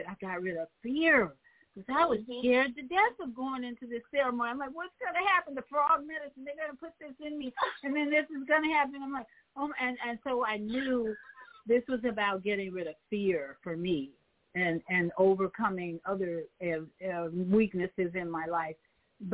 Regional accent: Chicago, Illinois, United States; And I'm from Chicago. I was born and raised in Chicago

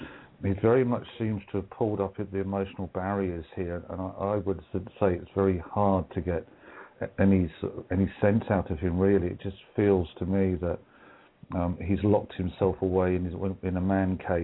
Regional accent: Wales, United Kingdom; we're all from Wales.

